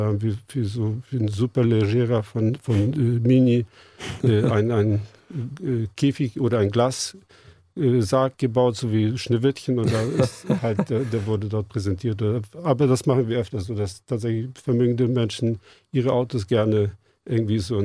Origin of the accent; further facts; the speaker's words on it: Seevetal, Lower Saxony, Germany; ich komme aus Seevetal